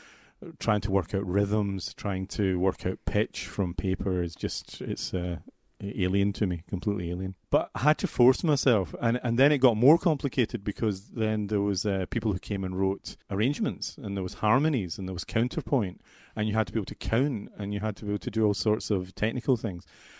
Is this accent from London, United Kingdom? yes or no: no; Glasgow, Scotland, United Kingdom; I come from Glasgow, and I still live in Glasgow